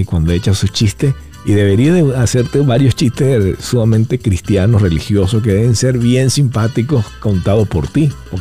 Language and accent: Spanish; Venezuela; Le digo, bueno, yo soy venezolano, ¿y qué? Nadie es perfecto.